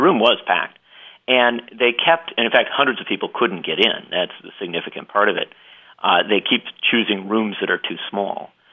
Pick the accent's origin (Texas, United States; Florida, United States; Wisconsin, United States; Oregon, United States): Wisconsin, United States; Union Grove; I grew up in Union Grove, and yeah, I used to ride my bike to Kenosha.